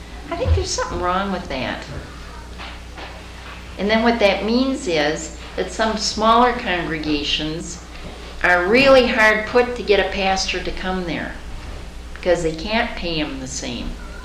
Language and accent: English; Michigan, United States; now in Wisconsin, United States; I'm in Wisconsin, I'm from Michigan, and we have a scale.